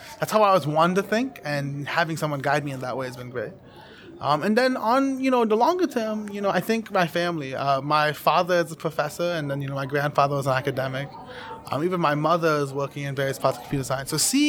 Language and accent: English; Knoxville, Tennessee, United States; And then I did some class at the University of Tennessee as well, my hometown.